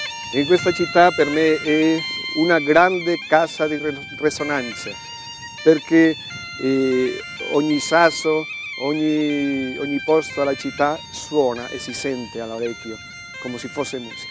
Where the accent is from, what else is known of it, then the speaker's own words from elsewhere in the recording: Asturias, Spain; Io sono nato al seno di una famiglia molto collegata alle tradizioni popolari della mia terra, delle Asturie.